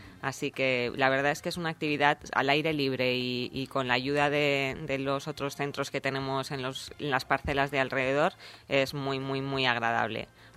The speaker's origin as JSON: {"language": "Spanish", "town": "Madrid", "region": "Community of Madrid", "country": "Spain", "said": "porque como venía de otra zona, como vengo de Madrid, no tenía nada, ningún conocimiento sobre el huerto"}